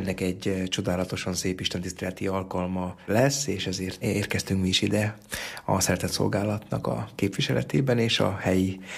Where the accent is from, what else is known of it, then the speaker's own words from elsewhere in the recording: Szabolcs-Szatmár-Bereg, Hungary; Nagyon erősen kötődöm Kelet-Magyarországhoz, Észak-Kelet-Magyarországhoz. Szabolcsi, szatmári születésű, származású vagyok. Néhai nagyanyám ózdi születésű volt.